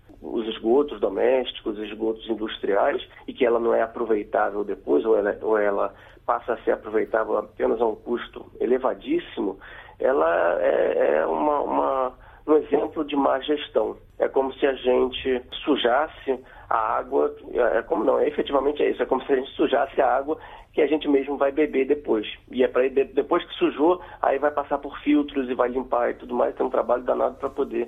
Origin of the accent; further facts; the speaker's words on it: Rio de Janeiro, Brazil; Eu sou do Rio de Janeiro, e a primeira vez que eu fui à Amazônia eu fiquei muito surpreso